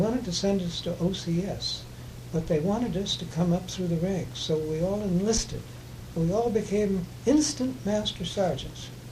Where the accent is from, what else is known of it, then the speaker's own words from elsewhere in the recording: San Francisco, California, United States; I grew up in San Francisco, went to the public schools in San Francisco. I went to Mission High School.